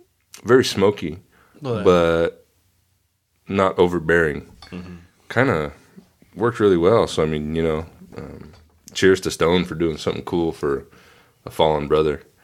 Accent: New York, United States; Hey, we're from New York.

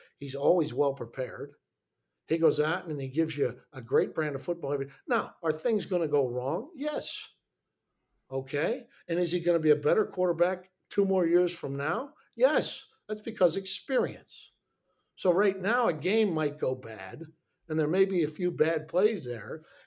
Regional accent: Pittsburgh, Pennsylvania, United States; And I grew up in Pittsburgh with the Pittsburgh Steelers.

